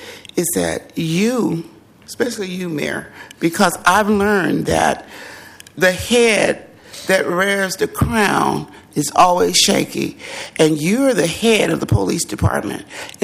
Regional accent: Georgia, United States; And I'm from a family of 12 brothers and 4 sisters. And I grew up in Georgia.

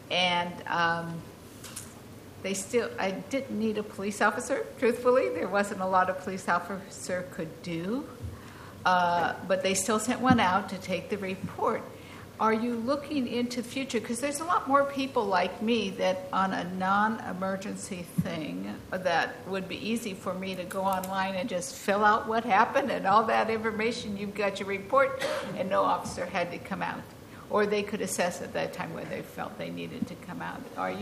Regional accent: Portland, Oregon, United States; You wouldn't know, but I'm from East Portland, where the biggest population, most diverse population is, and a lot of immigrants and stuff.

